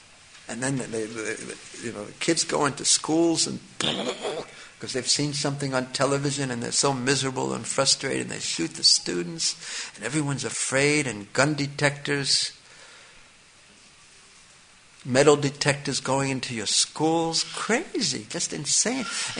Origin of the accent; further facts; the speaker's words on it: New York, United States; I remember when I was growing up in New York, I was living fairly close to an airport.